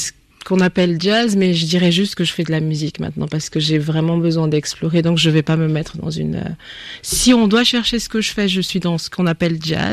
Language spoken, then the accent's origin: French; Republic of the Congo; first language Teke; French is a second language; c'est le téké est important pour moi parce que c'est ma langue maternelle, mais c'est aussi un travail que j'aimerais faire sur les autres langues du Congo